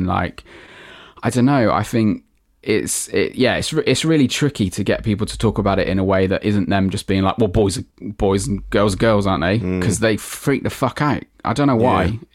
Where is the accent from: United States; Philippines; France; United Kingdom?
United Kingdom; Hereford, West Midlands; because I'm like from Hereford originally. So right. Small little rural market town.